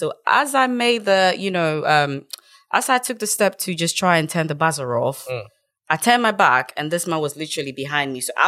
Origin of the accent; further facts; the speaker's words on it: Ghana; Because, I mean, I'm from Ghana. I was born in Ghana. I went to school in Ghana.